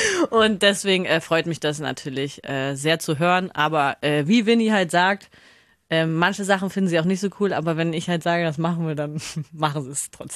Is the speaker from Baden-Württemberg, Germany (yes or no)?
no; Berlin, Germany; moved away as an adult; also born or lived in Blomberg; Also ich komme ja eigentlich aus Berlin, bin da geboren und war da auch bis ich 20 geworden bin. Bin dann erst nach Blomberg gegangen